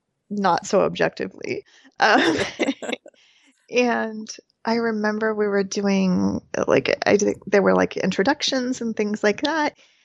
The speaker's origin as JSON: {"language": "English", "country": "United States", "said": "I am an American."}